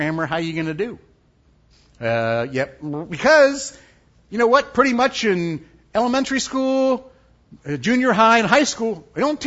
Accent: Columbus, Ohio, United States; I was born and raised in Columbus, Ohio, and have never moved.

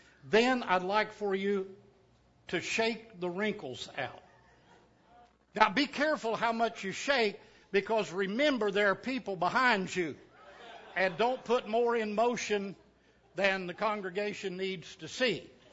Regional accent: Squabble Creek, Kentucky, United States; I'm from Squabble Creek. That's in Perry County, P-E-R-R-Y, Perry. Perry County, Kentucky.

